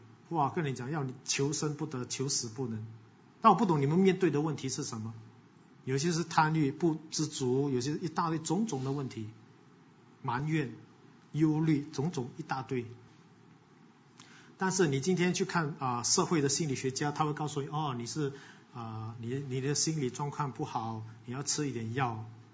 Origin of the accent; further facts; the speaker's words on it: Singapore; 我们新加坡人要跑 2.4 公里